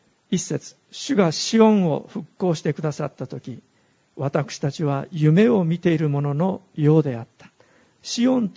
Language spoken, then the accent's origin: Japanese; Hiroshima, Japan; 私は田舎の出身です。50キロぐらい北の方に離れたところですけども